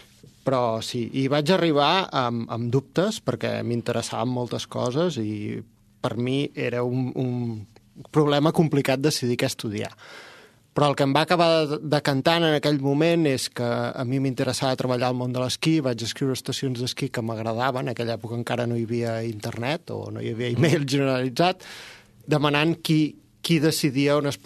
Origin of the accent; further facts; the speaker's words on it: Barcelona, Catalonia, Spain; accent: Barcelona; Efectivament, sí, sóc graciec i el meu accent és de Barcelona.